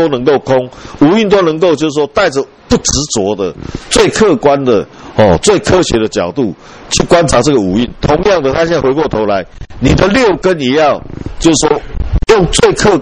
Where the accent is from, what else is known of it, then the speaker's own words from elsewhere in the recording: China; 我中国人看到一样东西先研究能不能吃